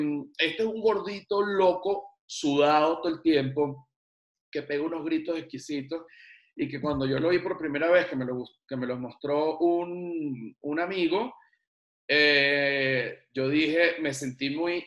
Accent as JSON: {"language": "Spanish", "country": "Venezuela", "said": "de la música que uno escucha siendo, bueno, venezolano."}